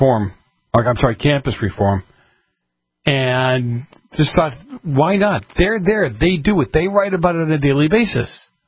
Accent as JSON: {"language": "English", "town": "Boston", "region": "Massachusetts", "country": "United States", "tie": "born or raised there", "said": "because I grew up in Boston when the kids would come right off the boat from Italy"}